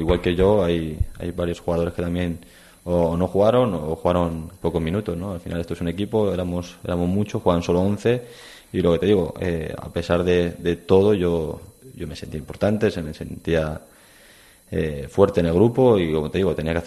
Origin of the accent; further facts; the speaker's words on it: Elche, Valencian Community, Spain; Sobre todo por mi tierra, por Elche, bastante gente me decía eso.